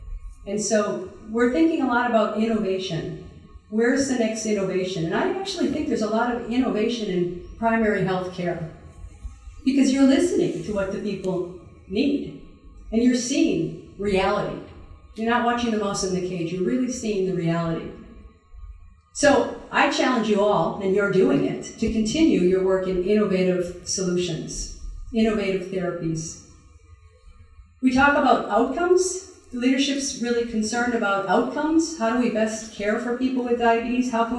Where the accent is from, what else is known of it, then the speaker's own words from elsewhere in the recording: Milwaukee, Wisconsin, United States; born there; also born or lived in Indiana / Sweden; But I was born in Milwaukee, Wisconsin. I was educated in the Midwest. Moving to Indiana was like moving to another world. Moved to Sweden to do a PhD, back to the US to do a postdoc, back in Sweden.